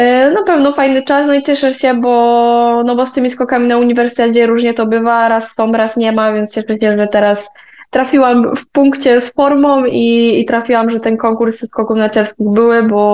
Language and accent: Polish; Wisła, Silesian Voivodeship, Poland; also born or lived in Bełchatów; generalnie ja mieszkałam w Wiśle przez 16 lat. Urodziłam się